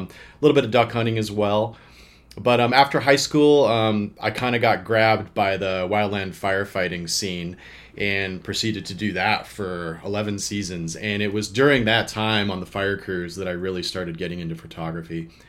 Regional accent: Washington, United States; I grew up in Central Washington State, and I was introduced to bird hunting at a pretty young age by my dad.

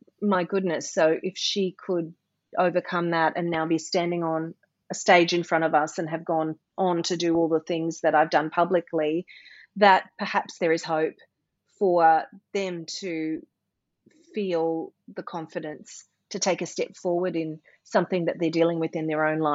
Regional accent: Mackay, Queensland, Australia; moved away as an adult; also born or lived in New York City; how I grew up in Mackay in North Queensland and had a dream to be a professional singer and move to America. I went and I accomplished that. I was in New York City for 20 years

